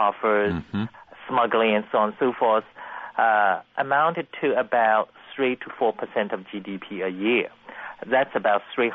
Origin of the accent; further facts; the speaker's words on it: China; English is a second language; I grew up in China during the Cultural Revolution. I was spared because I was quite young